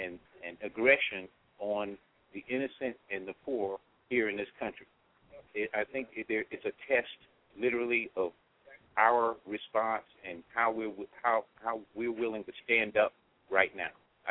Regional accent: Bronx, New York, United States; God is blessed me. I grew up in the South Bronx, so, you know, go figure.

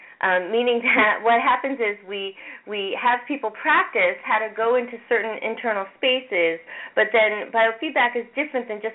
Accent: New York, United States; born there; Sure. Well, I was born here in the Capital District

